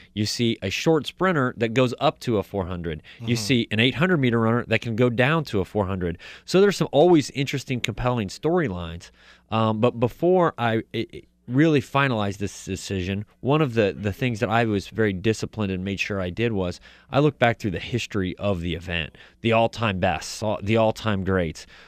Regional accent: Iowa, United States; also born or lived in Indiana; I grew up here in Iowa, but I lived in Indiana for the 5 years before I moved back

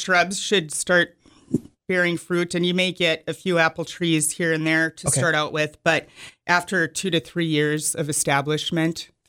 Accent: Jamestown, United States; Well, I would just really like to thank Jamestown for the opportunity to serve my hometown as a city forester.

